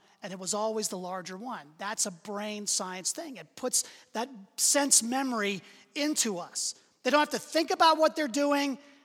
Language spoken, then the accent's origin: English; Pittsburgh, Pennsylvania, United States; My hometown Pittsburgh Penguins are on the march toward the Stanley Cup.